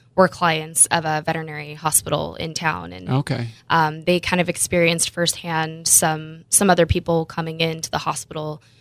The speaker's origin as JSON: {"language": "English", "town": "San Diego", "region": "California", "country": "United States", "tie": "born or raised there", "said": "Born and raised in San Diego, always been an animal lover."}